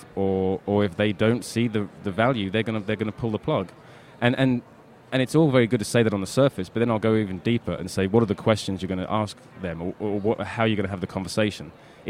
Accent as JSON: {"language": "English", "region": "New Jersey", "country": "United States", "said": "So I'm originally from Jersey."}